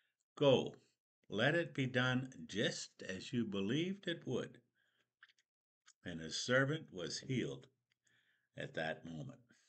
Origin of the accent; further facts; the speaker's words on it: Canada; Unfortunately, we're Canadian, so we get to experience the seasons.